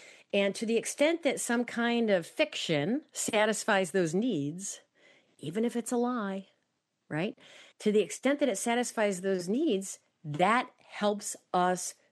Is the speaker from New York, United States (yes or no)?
no; New Hampshire, United States; now in New Jersey, United States; I always will say, so I grew up in New Hampshire, and that being a Granite Stater, being a New Hampshireite is a very big part of who I am. But I've lived in New Jersey for 20 years.